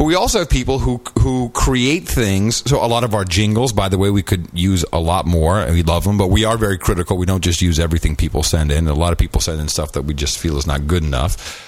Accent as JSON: {"language": "English", "town": "Amsterdam", "region": "North Holland", "country": "Netherlands", "tie": "born or raised there", "said": "I grew up in Amsterdam. I saw it working quite well, thank you."}